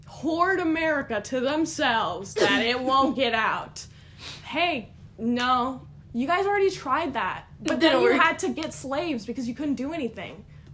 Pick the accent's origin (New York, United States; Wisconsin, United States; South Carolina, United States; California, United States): Wisconsin, United States; I'm literally an American, like, I'm from Wisconsin